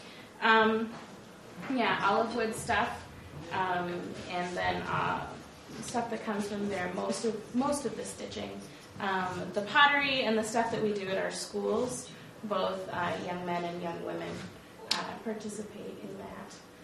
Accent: Alberta, Canada; Alberta, Canada, which is where I'm from and where I grew up in the Evangelical Lutheran Church in Canada.

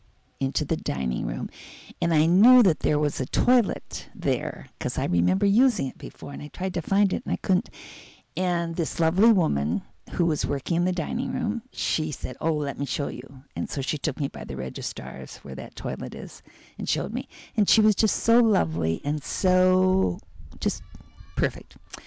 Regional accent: Minneapolis, Minnesota, United States; And I said, well, I'm from Minneapolis.

